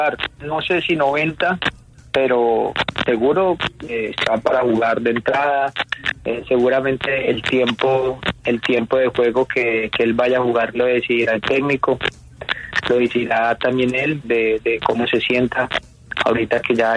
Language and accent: Spanish; Colombia; now in Miami, United States; yo soy colombiano, llevo ya hace 8 años que vivo acá en Miami